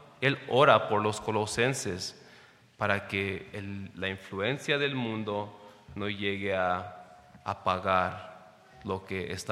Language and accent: Spanish; Los Angeles, California, United States; now in Oregon, United States; cuando moví a Oregon, yo vengo de Los Ángeles y movimos a Oregon hace como 25 años